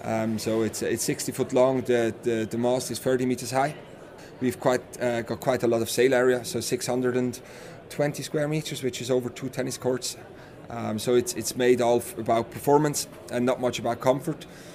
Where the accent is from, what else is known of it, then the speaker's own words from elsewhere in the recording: Zurich, Switzerland; So I grew up near Zurich, and I went through normal school education